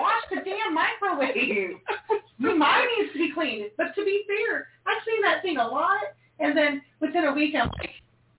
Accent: Oklahoma, United States; I'm from Oklahoma.

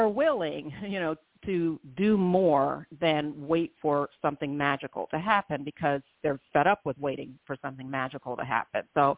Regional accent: Florida, United States; I grew up in the South as well, although some people argue that Florida is not the true South

